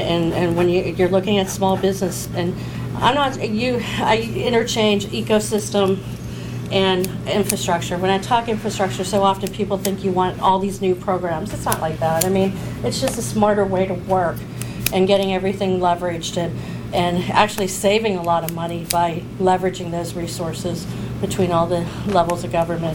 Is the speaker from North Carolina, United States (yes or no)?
no; Pittsburgh, Pennsylvania, United States; You know, I grew up in Pittsburgh where the steel industry just left. You know, my childhood was everything was the steel industry, and it left overnight.